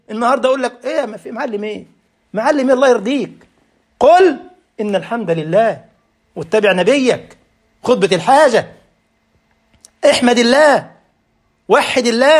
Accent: Egypt; ده الجماعة البسطاء عندنا في مصر يقول إيه؟

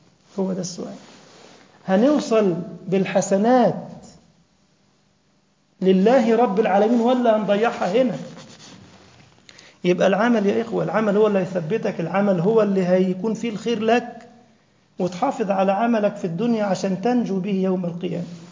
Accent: Egypt; المثل اللي عندنا في مصر

